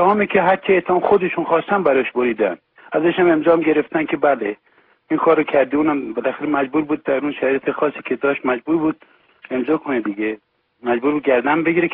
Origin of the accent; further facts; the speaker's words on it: Iran; ما یه ایرانی هستیم، یه ایرانی اصیل هم هستیم، یک مسلمان واقعی هم هستیم. ما ایرانی هستیم، ایرانم به دنیا اومدیم